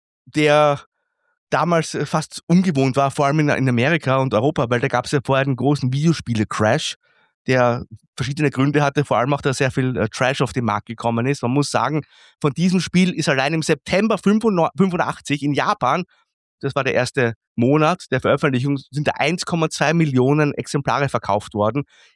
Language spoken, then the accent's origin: German; Austria; Schwammerl, wie man bei uns in Österreich sagt.